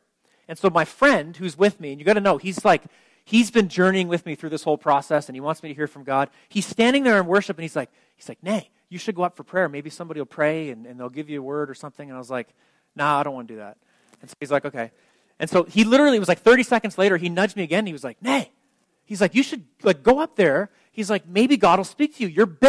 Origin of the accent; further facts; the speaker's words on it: Canada; where are you from? And I told him, you know, Canada, and I pastor a church.